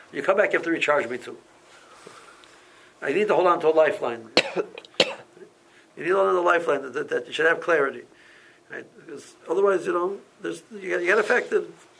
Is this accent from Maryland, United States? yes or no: yes; Silver Spring, Maryland, United States; and I knew Summer Spring, I'm from Summer Spring, I visited Summer Spring before, or at least I thought I knew Summer Spring to some extent.